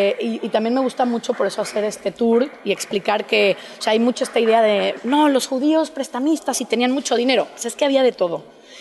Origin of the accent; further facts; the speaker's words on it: Mexico; también en la comunidad de donde vengo de México